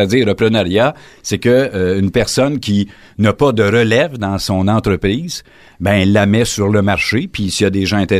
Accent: Quebec, Canada; Autre dossier qui prend de plus en plus d'ampleur chez nous, dans la Lanaudière, mais également au Québec

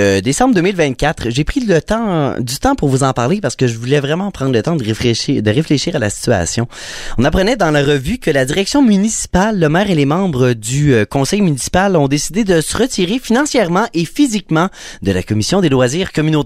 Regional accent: Quebec, Canada; la culture et les loisirs chez nous, au Québec, au Canada, dans la région, localement.

